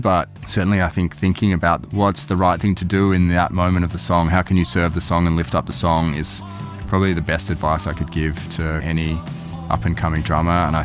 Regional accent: Melbourne, Victoria, Australia; being Australian, growing up in Melbourne

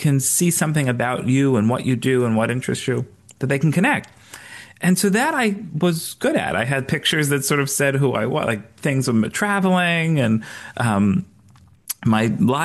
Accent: New York, United States; I grew up in New York. People travel an hour to get to work.

